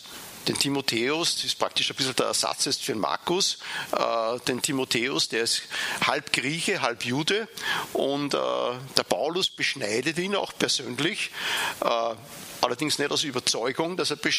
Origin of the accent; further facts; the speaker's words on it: Linz, Upper Austria, Austria; now in Vienna, Austria; komme gebürtig aus Linz, wo ich 14 Jahre auch als Pastor tätig war und bin beruflich dann später nach Wien und in Wien geblieben.